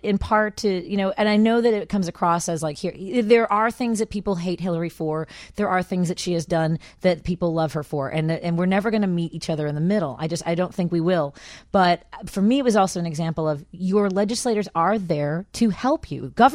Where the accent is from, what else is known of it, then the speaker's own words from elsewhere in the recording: Chicago, Illinois, United States; We are Northwest Siders. I've lived in the Northwest Side my entire life. I grew up in Norwood Park. I live now in Jefferson Park, and I like the Northwest Side.